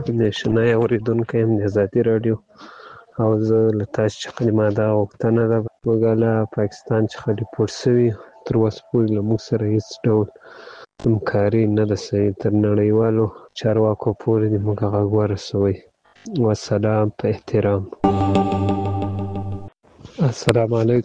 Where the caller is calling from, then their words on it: Ghazni, Afghanistan; also born or lived in Pakistan; زه د غزنی دی ولایت دی اکټي ولسوالي څخه تاسو ته پیغام پریدم